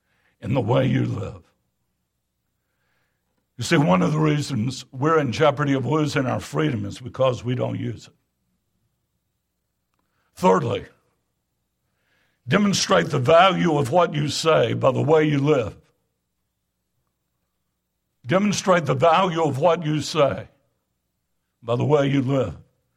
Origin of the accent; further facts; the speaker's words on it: United States; Beloved, it's a good thing to be an American. I praise God that I am an American.